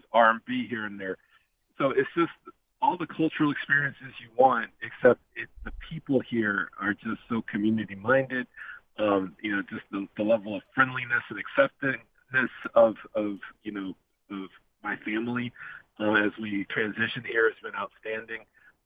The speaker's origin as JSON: {"language": "English", "town": "Chicago", "region": "Illinois", "country": "United States", "tie": "born or raised there", "also_born_or_lived": "New Jersey", "lives_now": "Nashville, United States", "said": "but I'm a Nashvillian. I grew up in Chicago, spent a lot of time in New Jersey, but I love, this is my hometown as far as I'm concerned."}